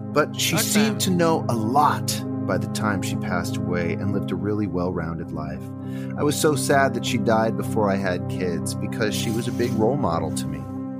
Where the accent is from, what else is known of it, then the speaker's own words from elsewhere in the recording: California, United States; She acted as a grandmother to my sisters and I while we were growing up in Northern California.